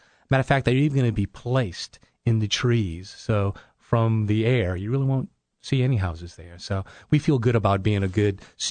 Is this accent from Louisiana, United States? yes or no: yes; New Orleans, Louisiana, United States; If people are listening to this accent, I'm originally from New Orleans.